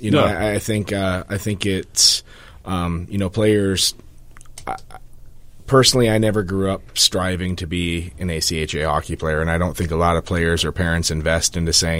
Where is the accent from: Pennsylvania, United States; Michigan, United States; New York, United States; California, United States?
Michigan, United States; Muskegon; I'm from, grew up, born and raised in Muskegon, Michigan, and played hockey throughout the state my whole life